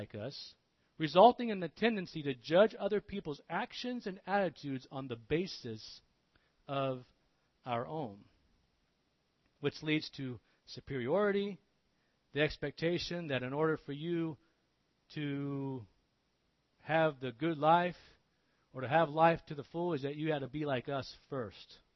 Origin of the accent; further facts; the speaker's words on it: United States; even the type of Christian culture that even as an American, I can get very confronted with.